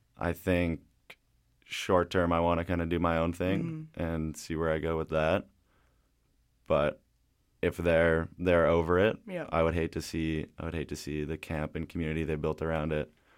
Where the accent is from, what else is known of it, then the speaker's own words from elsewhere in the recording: Whistler, British Columbia, Canada; My parents are big skiers, so they they threw me into it, and I grew up in Whistler, so it's kind of natural.